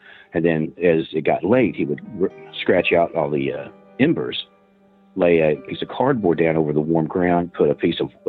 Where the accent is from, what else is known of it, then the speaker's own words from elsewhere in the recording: Princeton, Kentucky, United States; And that's my hometown.